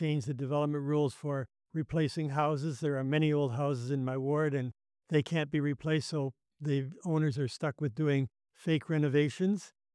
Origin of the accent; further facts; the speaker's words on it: Calgary, Alberta, Canada; moved away as an adult; now in Hamilton, Canada; I moved to Hamilton in 2021, and I came from Calgary, where I had spent 40 years there.